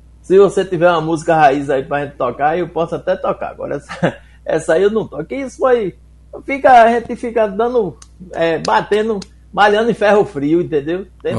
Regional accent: Jacobina, Bahia, Brazil; Você vê pela minha voz, o povo pensa que eu sou paraibano, pensa que eu sou pernambucano, mas não, eu nasci e criei aqui em Jacobina. Já morei em Salvador 3 anos e nunca consegui mudar meu sotaque disso aqui.

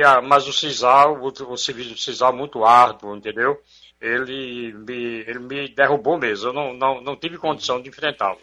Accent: Ituba, Bahia, Brazil; also born or lived in Jacobina; now in Várzea Nova, Brazil; Nasci na cidade de Ituba, sou baiano, entendeu? Cheguei aqui praticamente aos meus 24 anos. Em Jacobina, eu saí de Ituba, vim para Jacobina, não é? Aí fiquei em Jacobina até 50

